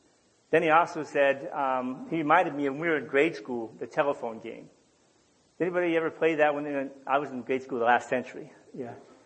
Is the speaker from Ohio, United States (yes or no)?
yes; Ohio, United States; accent: hickish; I returned back to Ohio, which most of you can tell with my hickish accent that I'm from Ohio.